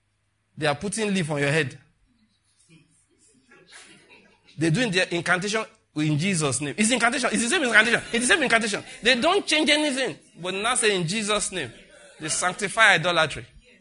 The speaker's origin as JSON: {"language": "English", "region": "Western Nigeria", "country": "Nigeria", "tie": "born or raised there", "said": "Really, at least, I grew up in Western Nigeria."}